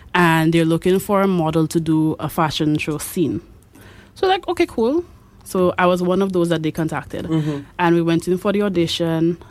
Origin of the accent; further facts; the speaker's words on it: St. Lucia; also born or lived in Trinidad; I am originally from Trinidad. I was born in Trinidad, but I grew up here, so St. Lucians say that I'm St. Lucian and I need to just forget about Trinidad.